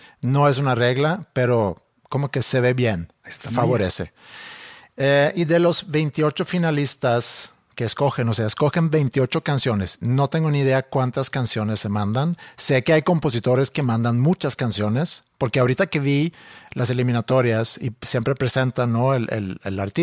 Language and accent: Spanish; Finland; Spanish is a second language; Como tú bien sabes, yo crecí en los 70s y 80s. Siendo pues prácticamente vecino de la Unión Soviética.